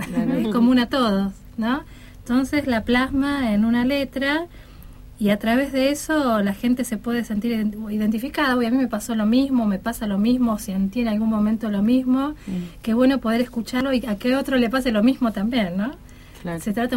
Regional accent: Hurlingham, Buenos Aires Province, Argentina; born there; now in Buenos Aires, Argentina; soy de acá, ¿no? Igual nací en Hurlingham, que es el oeste, pero de jovencita me vine acá a estudiar, un par de carreras y nada. Me instalé acá en Buenos Aires

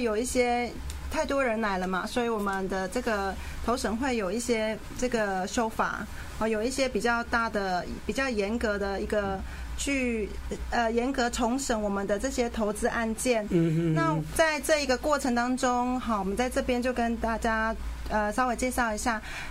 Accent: Taiwan; 所以其实我们台湾人是非常的欢迎香港的朋友来到我们台湾

